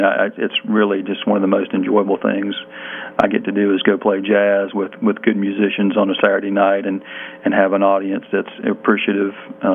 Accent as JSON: {"language": "English", "region": "South Carolina", "country": "United States", "tie": "born or raised there", "said": "Because I grew up here in South Carolina, it gets real cold."}